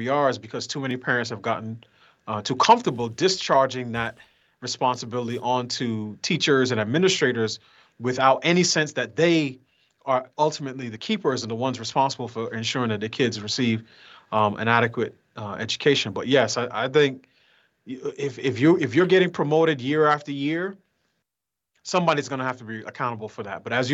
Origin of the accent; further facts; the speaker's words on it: New York, United States; I grew up in New York, and I'm thinking, they just hear the top line, right?